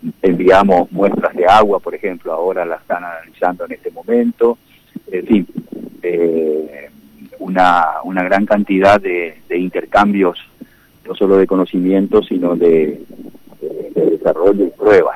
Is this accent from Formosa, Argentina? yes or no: yes; Formosa, Argentina; Y bueno, de ahí vine a trabajar acá. Yo soy de acá, de Formosa.